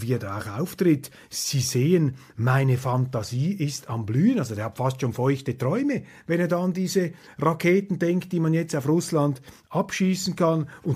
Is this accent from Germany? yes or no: no; Switzerland; wo es dir also als Schweizer schlichtweg die Schuhe auszieht, wenn man dem zuhört.